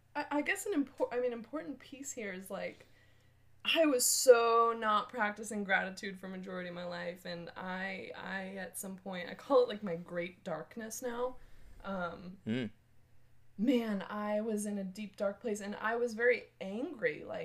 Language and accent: English; Billerica, Massachusetts, United States; So I grew up in Billerica, mostly went to public schools, and then it's interesting growing up in Boston.